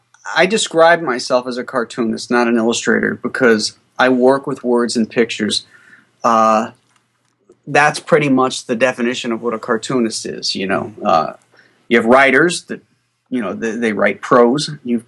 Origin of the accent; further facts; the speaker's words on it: Florida, United States; Well, I grew up in my junior high and high school years down in Florida. And I consider that my hometown because that's where my formative years were, you know, as a young man.